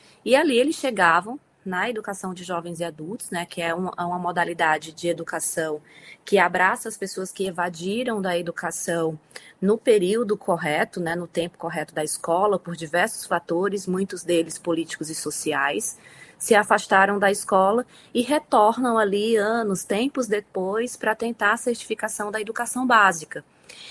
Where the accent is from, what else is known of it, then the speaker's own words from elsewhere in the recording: Quixadá, Ceará, Brazil; eu venho do Ceará, na verdade, do sertão do Ceará, né? Eu venho da cidade de Quixadá, né? Uma terra de semiárido. Eu costumo dizer que meu bioma é a Caatinga, né? Que vem desse contexto árido, dessa vivência dos povos nordestinos, né? Então, eu venho dessa região, sou do Ceará com muito orgulho.